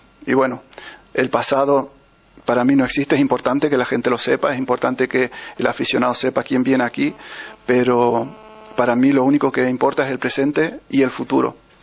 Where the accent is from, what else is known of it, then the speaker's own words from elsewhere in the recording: Argentina; moved away as an adult; now in Elda, Spain; Yo soy argentino, como supongo que eso sí que lo sabréis.